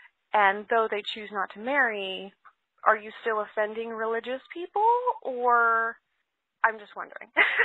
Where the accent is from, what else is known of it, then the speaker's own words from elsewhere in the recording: California, United States; I'm from California.